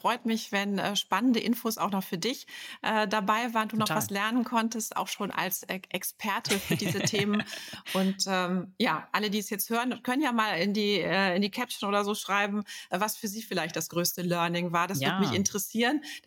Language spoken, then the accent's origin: German; Düsseldorf, North Rhine-Westphalia, Germany; Ich komme aus Düsseldorf, habe da meine Praxis für Ernährungsberatung.